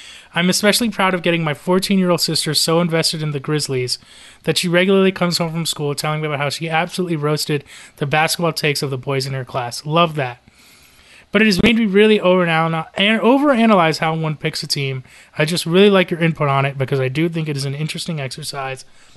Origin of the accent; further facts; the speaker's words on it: Florida, United States; So I grew up in South Florida, hence why I became a Heat fan.